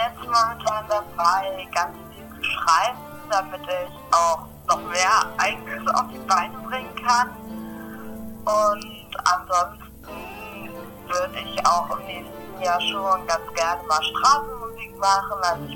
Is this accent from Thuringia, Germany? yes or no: no; Lübeck, Schleswig-Holstein, Germany; Und da waren wir in einem Forum in Neustadt, das ist bei mir in der Nähe, ich komme ja aus Lübeck.